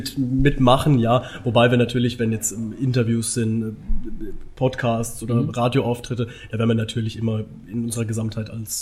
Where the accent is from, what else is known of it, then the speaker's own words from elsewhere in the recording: Lohr, Bavaria, Germany; Nee, wir kommen eigentlich aus Lohr. Also jetzt hier Ecke Würzburg, sage ich mal, 40 Kilometer okay. Richtung Aschaffenburg.